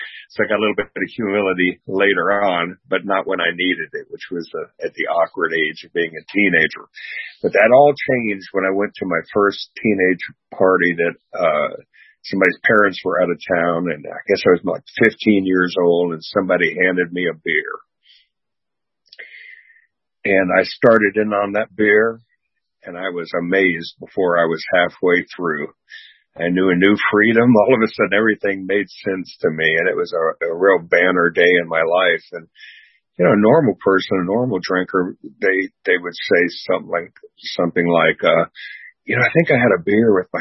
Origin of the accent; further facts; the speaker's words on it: Florida, United States; now in Atlanta, United States; I was born here in Atlanta at Piedmont Hospital when my parents were Emory students. And my dad was a law student there and my mom was an undergraduate, young parents. We lived here in Atlanta until they both graduated from Emory and then moved down to South Florida, Broward County, Florida